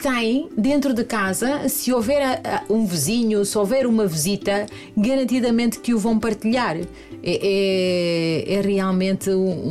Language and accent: Portuguese; Guinea-Bissau; todos nós, enquanto guineenses, digo da minha parte